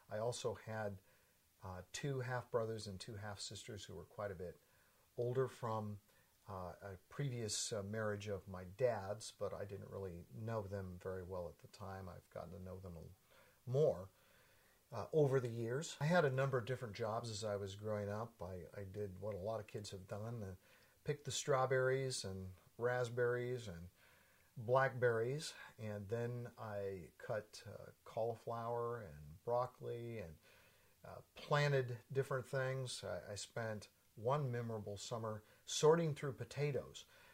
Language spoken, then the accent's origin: English; Portland, Oregon, United States; I was born in 1954 in Portland, Oregon. Grew up in the Portland area.